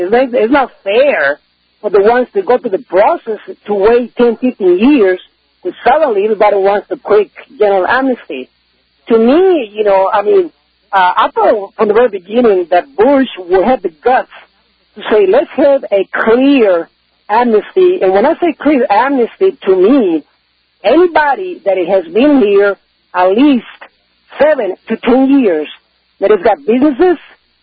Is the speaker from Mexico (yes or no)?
yes; Mexico; now in United States; I'm originally from Mexico, of course, I'm legal and everything here.